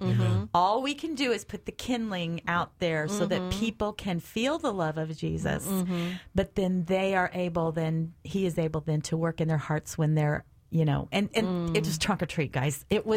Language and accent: English; Missouri, United States; I'm from Missouri